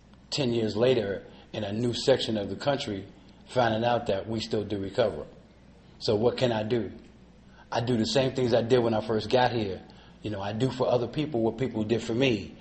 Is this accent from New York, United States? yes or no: yes; New York, United States; Where I grew up at in Harlem, most guys don't live past 18, you know. I'm 55 years old, and I don't look it.